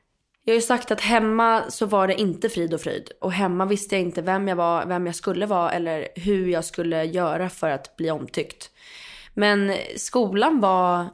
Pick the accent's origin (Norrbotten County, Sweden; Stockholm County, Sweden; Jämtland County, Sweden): Stockholm County, Sweden; Stockholm; jag är uppvuxen och född på Grevgatan. Mitt på Karlaplan.